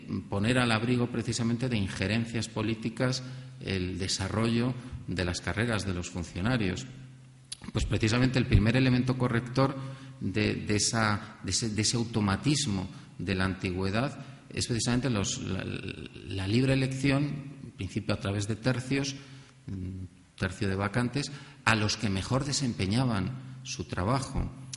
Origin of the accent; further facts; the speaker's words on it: Spain; a veces como somos los españoles que... cualquiera tiempo pasado fue mejor